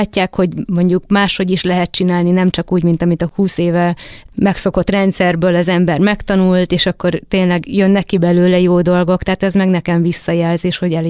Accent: Hungary; Mert ez fontos, mert innen származunk, ezek a gyökereink, és ez fontos, hogy mi itthon tudjuk kamatoztatni. És én nagyon remélem, hogy Magyarországon erre van is lehetőség, meg lesz is.

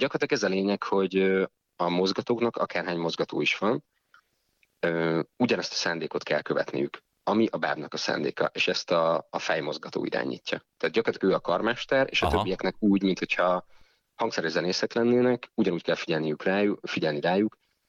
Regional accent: Budapest, Hungary; also born or lived in Pécs; Igen, én Pécsen születtem, és 4 éves koromban költöztünk fel a családdal, és onnantól kezdve gyakorlatilag Budapesten töltöttem az ifjúságomat.

